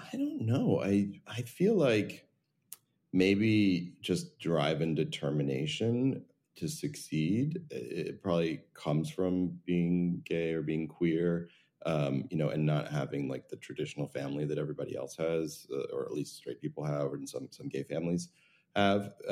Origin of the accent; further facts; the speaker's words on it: New Jersey, United States; So I grew up in New Jersey and I have one older brother who's exactly 3 years older than me.